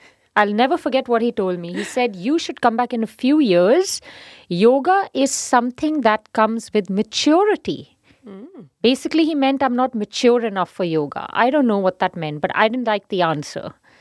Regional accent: Punjab, India; I said, I'm from India.

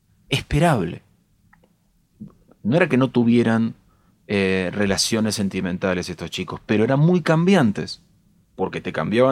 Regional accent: Castelar, Buenos Aires Province, Argentina; Soy de Castelar, 40 kilómetros.

